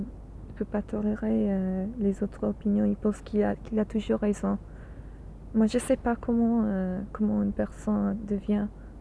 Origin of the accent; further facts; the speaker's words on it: England, United Kingdom; French is a second language; quand je suis anglaise